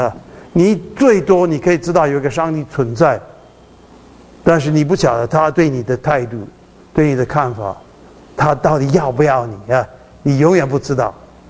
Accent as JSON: {"language": "Chinese", "country": "Taiwan", "said": "我是台湾人啊，我是台湾来的"}